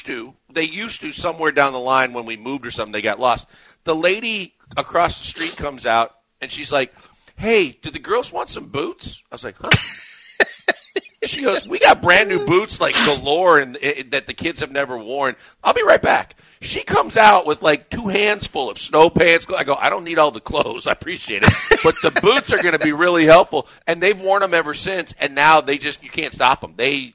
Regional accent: Midwest, United States; growing up in the Midwest, you know, I had a scraper for my windshield.

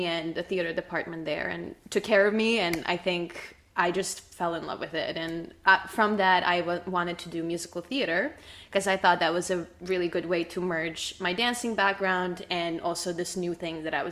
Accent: Serbia; I was born and raised in Serbia. And my whole family's still back there.

